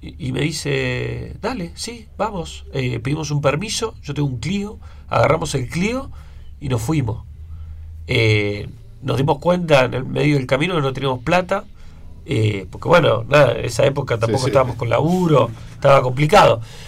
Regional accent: Viedma, Río Negro, Argentina; Yo soy de Viedma, Río Negro.

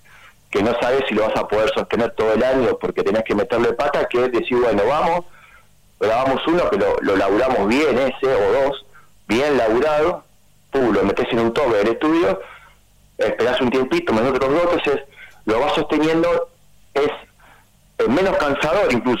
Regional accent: Buenos Aires, Argentina; Yo actualmente estoy viviendo en el barrio de Almagro, pero de toda mi vida, y crecí en La Boca.

